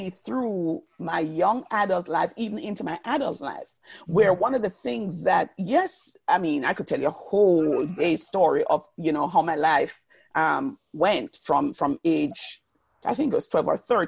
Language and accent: English; Jamaica; because I lived in the islands. I'm Jamaican, in case you missed it. I lived in the islands.